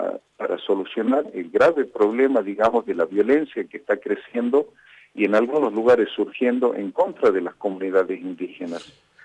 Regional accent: Argentina; tengo ancestros inscriptos en la iglesia de Humahuaca en el año 1806, o sea, somos más argentinos que los que hoy pretenden desalojarnos

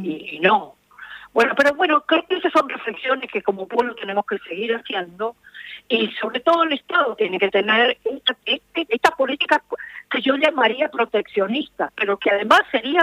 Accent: Argentina; soy una cantautora argentina

